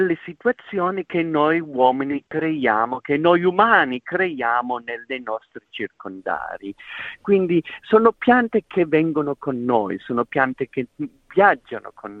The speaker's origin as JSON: {"language": "Italian", "region": "Piedmont", "country": "Italy", "tie": "born or raised there", "said": "sono cresciuto in una cascina da mucche da latte, sono cresciuto nella provincia di Torino"}